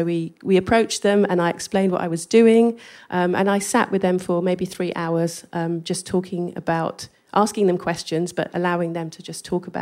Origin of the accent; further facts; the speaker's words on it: England, United Kingdom; accent: English; I go in there with my English accent, and it's a context that I don't understand.